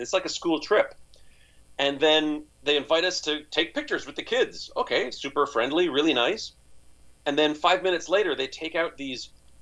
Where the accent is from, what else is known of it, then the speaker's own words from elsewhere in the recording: Canada; I'm from Canada. Just so everyone knows, I'm from Canada.